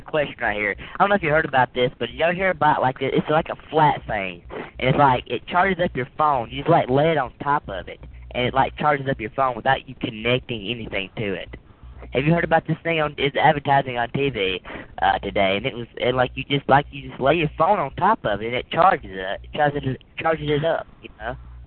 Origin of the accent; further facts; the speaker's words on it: the South, United States; Oh, I'm from the South.